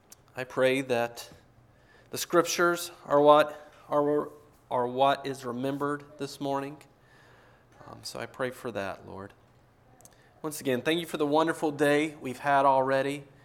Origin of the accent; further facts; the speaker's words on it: Waterloo, Iowa, United States; and we're from Iowa. So we're from Waterloo, Iowa, is where we reside.